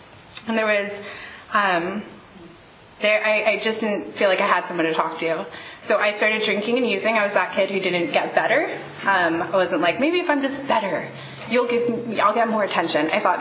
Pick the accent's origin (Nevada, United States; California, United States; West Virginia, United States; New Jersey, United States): California, United States; Huntington Beach; I grew up in Huntington Beach, and I felt really inferior.